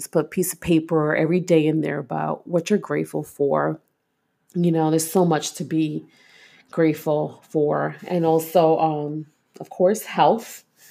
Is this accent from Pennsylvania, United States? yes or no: no; Brooklyn, New York, United States; I'm this kid from East New York, Brooklyn, who grew up, was raised in the projects, born and raised in the projects.